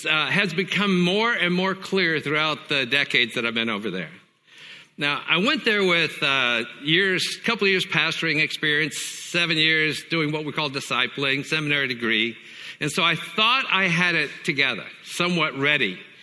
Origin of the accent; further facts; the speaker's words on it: Tennessee, United States; also born or lived in China; I'm from Tennessee, so we say hey there a lot. We also say y'all.